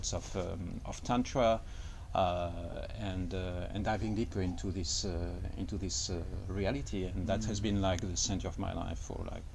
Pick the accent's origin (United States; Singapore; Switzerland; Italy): Switzerland; English is a second language; Yeah, so I come from Switzerland.